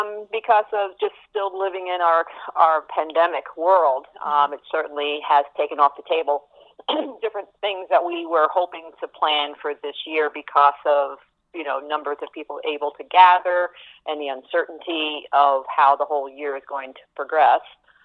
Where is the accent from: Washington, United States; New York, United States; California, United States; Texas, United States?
New York, United States; moved away as an adult; we came here, we're originally from the States, New York area, where we ran a similar facility and came up here because of the fact that there was no established wildlife program really in the province